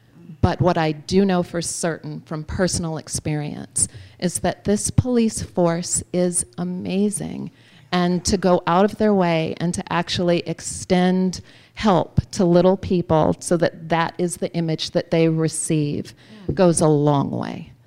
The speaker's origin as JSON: {"language": "English", "town": "Winnsboro", "region": "Louisiana", "country": "United States", "tie": "born or raised there", "also_born_or_lived": "Chicago, United States", "said": "I'm originally from Chicago, but had lived in a very tiny town called Winnsboro, Louisiana, for most of my childhood, where everyone knew everyone"}